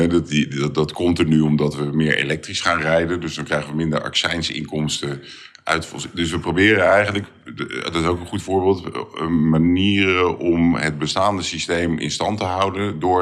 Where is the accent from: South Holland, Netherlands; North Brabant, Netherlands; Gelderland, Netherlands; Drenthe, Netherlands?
South Holland, Netherlands; Rotterdam; ik kom uit Rotterdam.